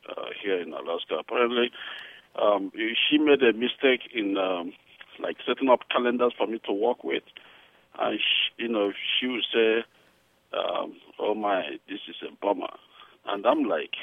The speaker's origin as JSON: {"language": "English", "region": "southern Nigeria", "country": "Nigeria", "moved": "yes", "lives_now": "United States", "said": "I am from the southern part of Nigeria, yes."}